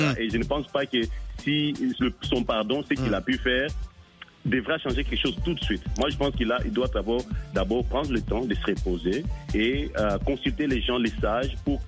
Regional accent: DR Congo; on est Congolais.

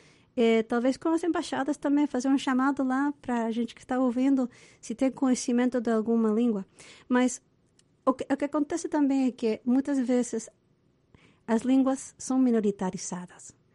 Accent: Chile; Portuguese is a second language; eu sou chilena e lá a gente não manda muito mensagem do texto

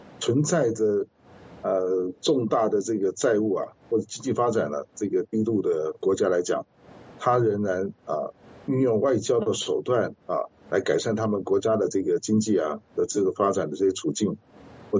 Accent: Taiwan; 其实我们台湾人已经说在已经不是那么在乎了

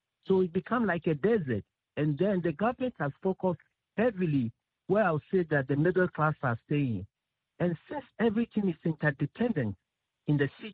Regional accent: Accra, Greater Accra, Ghana; I grew up in Accra. Most of I grew up in Jamestown, so I really knew the problem.

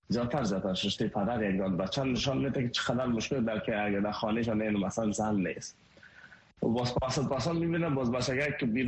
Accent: Afghanistan; now in India; ما یک مهاجر بودیم تمام مهاجرهایی که از افغانستان ایلا کردیم ما آمدیم طرف هندستان

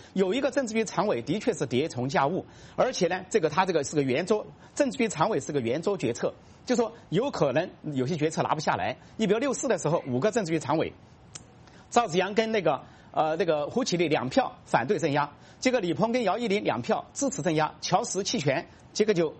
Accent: China; 我们中国人民

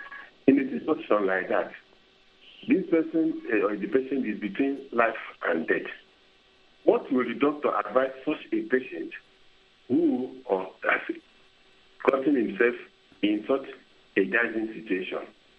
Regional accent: Southeast, Nigeria; I am a Nigerian based in Anjukwu, in Southeast Nigeria.

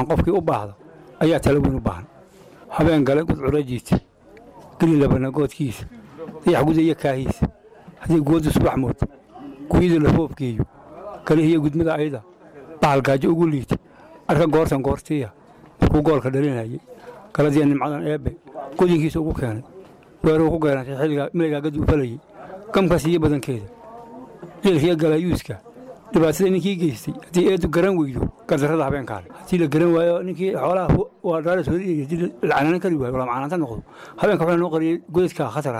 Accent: Badhaadhe, Lower Juba, Somalia; born there; waxaana ku dhashay xeebta Badhaadhe.

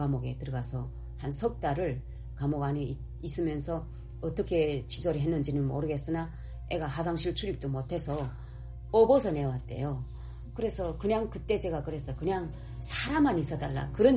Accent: North Korea; 근데 저는 내가 북한 여잔데 그 고향은 밝히지 않는단 말이에요. 사이트에 그런 건 없어요. 그래가지고 내가 북한 사람인데 혹시 승인하겠는가 이게 우려돼가지고

